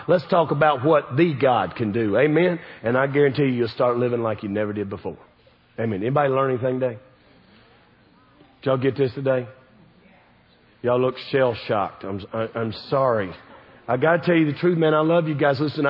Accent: the South, United States; I'm from the South. I'm proud to be from the South. I will never be from anywhere else.

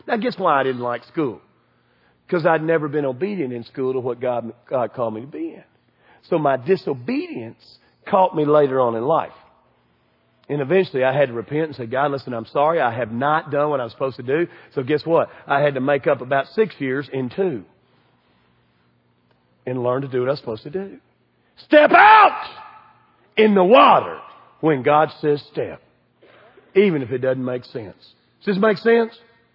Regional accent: Kentucky, United States; I am from Kentucky. I like grits. I eat pork. I fry stuff and like it.

